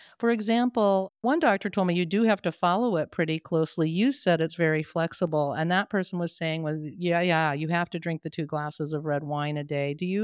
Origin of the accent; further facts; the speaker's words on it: United States; because, you know, we're American, we all love bacon.